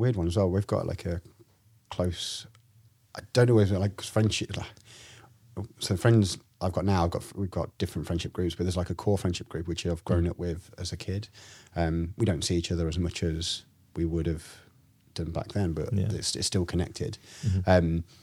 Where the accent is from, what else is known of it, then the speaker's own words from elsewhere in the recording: Leicester, East Midlands, United Kingdom; You're like, well, now I'm from Leicester. I'm now a Leicester fan.